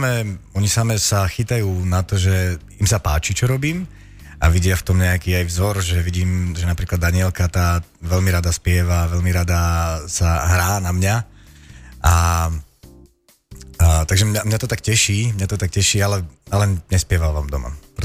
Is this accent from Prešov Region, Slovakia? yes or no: no; Žilina Region, Slovakia; Rodák zo Žilinského kraja, tak to nazvime. Pochádzam z Oravy, ale v Žiline som strávil 10 rokov svojho života. Som tam študoval na konzervatóriu a potom som tam aj nejaký čas býval